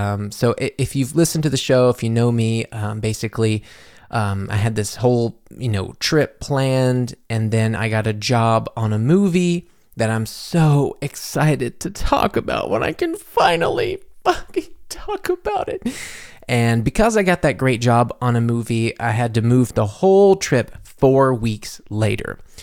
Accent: United States; my past as an American

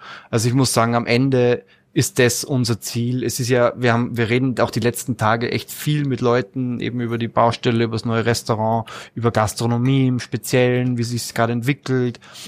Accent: Salzburg, Austria; Ich bin Salzburger, ich bin 35 Jahre

